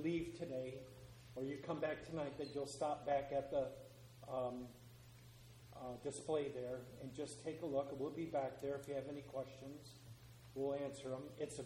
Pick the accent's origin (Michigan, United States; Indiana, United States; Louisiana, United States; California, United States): Michigan, United States; We're from Michigan, and I got to tell you a little story.